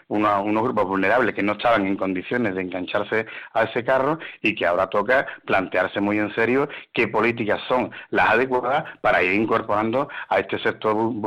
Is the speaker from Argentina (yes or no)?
no; Spain; nuestra calidad de vida como españoles ha mejorado pues más que en ninguna otra época de la historia